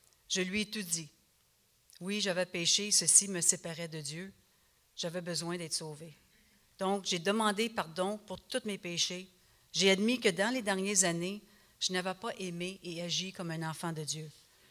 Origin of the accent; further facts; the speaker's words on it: Montreal, Quebec, Canada; born there; Je suis née à Montréal à l'âge de 2 semaines seulement et j'ai été adoptée par un couple qui ne pouvait pas avoir d'enfants.